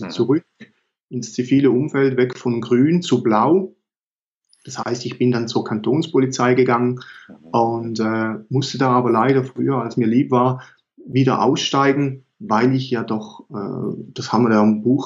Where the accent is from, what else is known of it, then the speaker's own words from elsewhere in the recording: Eastern Switzerland, Switzerland; ganz einfach gesagt, ich komme aus der Schweiz, aus der Ostschweiz